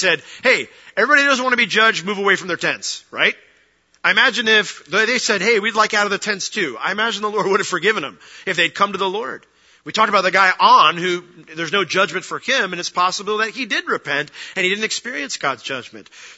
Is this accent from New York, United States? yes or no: yes; New York, United States; I grew up in New York. I was a Yankee fan.